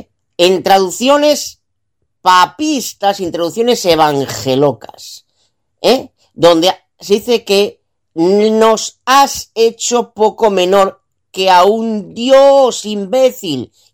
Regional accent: Vigo, Galicia, Spain; soy de Vigo, Galicia.

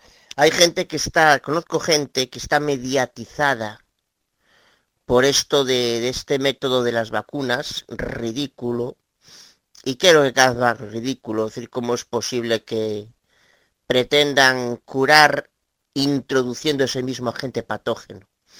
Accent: Galicia, Spain; de Galicia.

